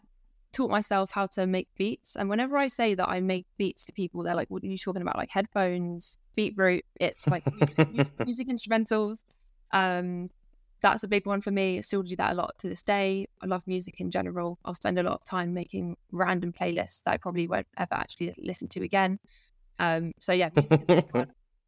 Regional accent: London, United Kingdom; I work at a company called ScreenLoop, and I'm from London.

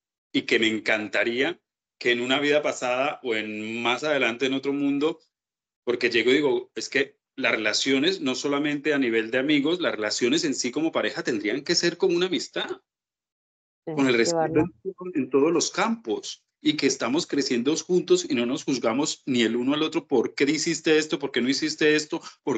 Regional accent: Medellín, Antioquia, Colombia; Como sabemos, somos los dos de Medellín, mucha violencia, que esto ya lo contaremos más adelante, lo vivimos.

